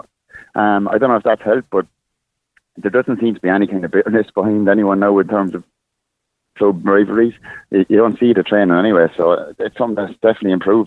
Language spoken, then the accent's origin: English; Carlow, Leinster, Ireland; I'm obviously from Carlow town